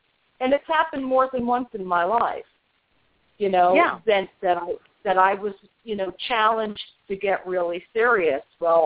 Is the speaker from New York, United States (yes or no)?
yes; New York, United States; And because I'm from New York, so I had access to that shop all the time. And I started going in there when I was a young teenager.